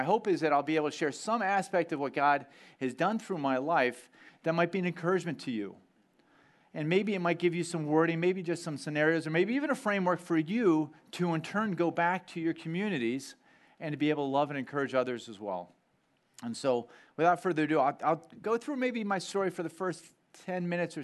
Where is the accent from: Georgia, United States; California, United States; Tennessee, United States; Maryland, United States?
Maryland, United States; Baltimore; Okay, a little bit of my background. I grew up in Baltimore, Maryland.